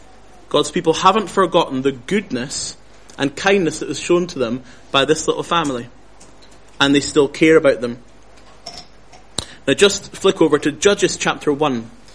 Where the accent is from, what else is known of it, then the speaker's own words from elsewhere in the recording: Scotland, United Kingdom; I'm from Scotland